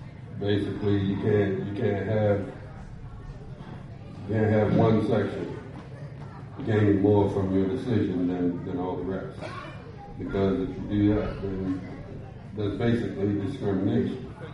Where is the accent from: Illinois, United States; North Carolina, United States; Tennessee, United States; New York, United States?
North Carolina, United States; I'm 54 years old. I'm from Southern North Carolina.